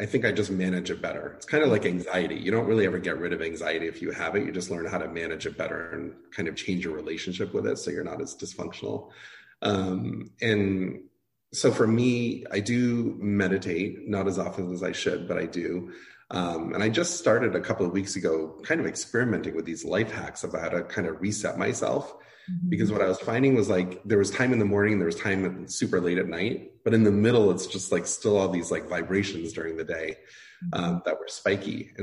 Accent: New Hampshire, United States; It was more just like, you know, Indian immigrant family. I grew up in New Hampshire, which is not like the most diverse place.

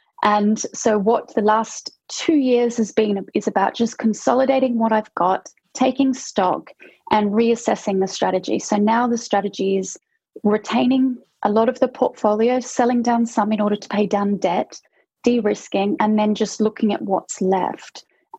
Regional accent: Australia; now in United Kingdom; Well, I'm Australian, actually, and I moved over to the UK.

